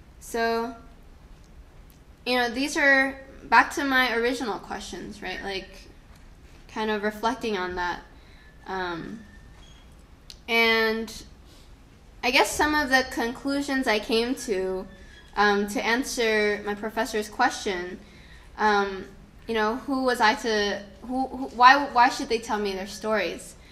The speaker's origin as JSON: {"language": "English", "country": "China", "tie": "born or raised there", "also_born_or_lived": "Malaysia", "said": "When I went back to Malaysia, because I grew up in China, my cousins would call me China girl."}